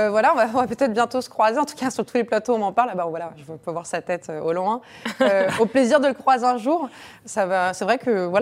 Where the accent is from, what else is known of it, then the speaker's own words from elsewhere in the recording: Paris, Île-de-France, France; moi je suis parisienne, à la limite c'est déjà plus simple